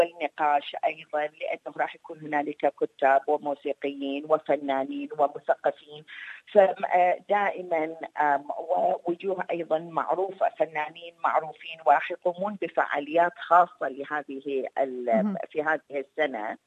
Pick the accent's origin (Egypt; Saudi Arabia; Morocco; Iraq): Iraq; انا عراقي